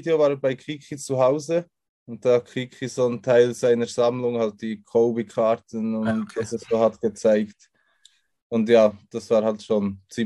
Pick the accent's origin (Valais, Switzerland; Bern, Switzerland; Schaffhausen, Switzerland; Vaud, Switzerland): Bern, Switzerland; Münchenbuchsee; born there; now in Solothurn, Switzerland; Nee, geboren bin ich in der Nähe von Bern, in München-Buchse. Okay. Und okay. Bin jetzt seit einem Jahr, eineinhalb Jahre circa in Solothurn.